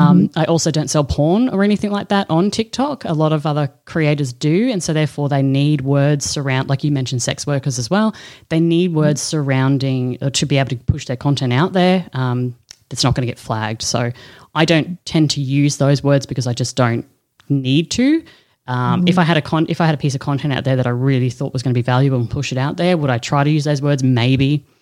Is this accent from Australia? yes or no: yes; Australia; now in Europe; I'm an Aussie living in Europe